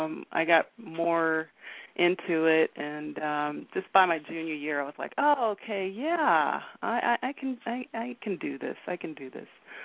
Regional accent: Inglewood, California, United States; Yes. I was raised in California, in Los Angeles, Inglewood, to be exact. And I came from a musical family.

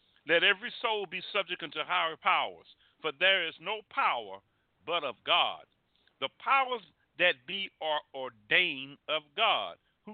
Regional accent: Mobile, Alabama, United States; This is the most wickedest spirit I've seen since I was a child from Mobile, Alabama.

